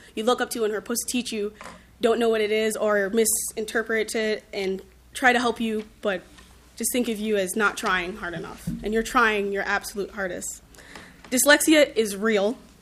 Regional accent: St. Paul, Minnesota, United States; I was born and raised here in St. Paul, and I was in the public schools here.

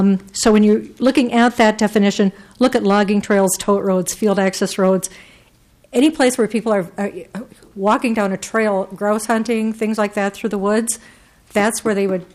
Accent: Cologne, Minnesota, United States; from Cologne, Minnesota.

